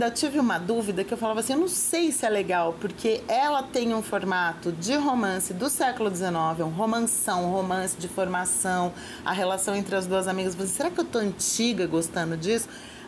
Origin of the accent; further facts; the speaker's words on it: Campinas, São Paulo, Brazil; porque eu sou de Campinas, né?